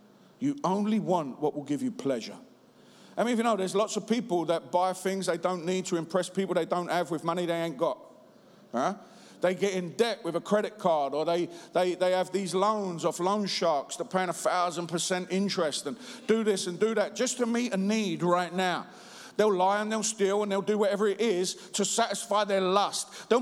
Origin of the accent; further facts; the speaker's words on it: London, United Kingdom; You know, me and Tommy, we lived a life where when I was growing up in the East End, and when he was growing up in the East End